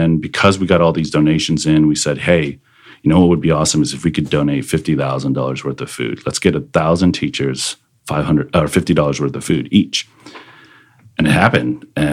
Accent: Austin, Texas, United States; also born or lived in South Korea; I'm practically an Austinite. I wasn't born here, but again, you know, 35 plus years here in Austin.

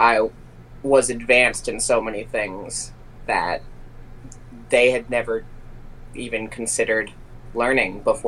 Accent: California, United States; also born or lived in Washington; I grew up in California. I got married very young. And the first few years after I got out of high school, when I got married, I was living up in Washington State. Then I moved back to California because I missed it.

